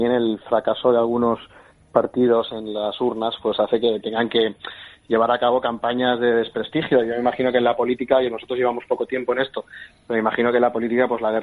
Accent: Catalonia, Spain; en Cataluña la mayoría de los catalanes pues queremos seguir siendo españoles

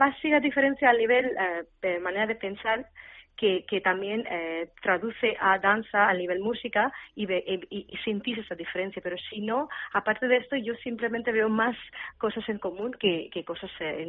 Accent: India; Spanish is a second language; Yo soy de la India y somos personas que llevamos nuestras raíces muy fuerte, muy agarrado a la raíz

